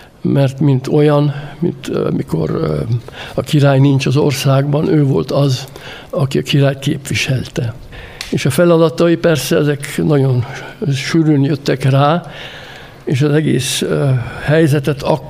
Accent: Alcsút, Fejér, Hungary; Mi a háború kihatásait aránylag nem éreztük itten, otthon, Magyarországon, legalábbis Alcsuton kint. Békés és szép életünk volt a városban.

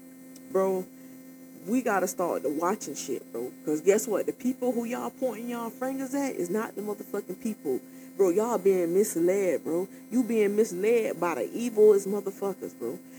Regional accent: Florida, United States; All the kids I grew up with in Florida, bro, they all had two parents

